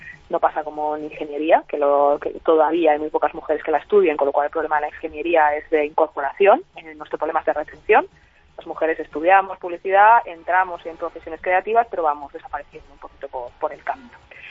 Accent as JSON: {"language": "Spanish", "country": "Spain", "said": "También es cierto que como españoles, españolas, siempre nos parecen muy complicadas estas cosas"}